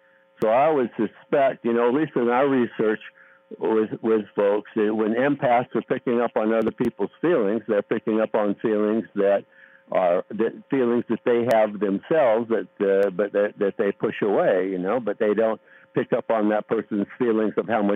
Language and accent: English; California, United States; Charles Tart, he's a retired psychologist about my age. We're both from California.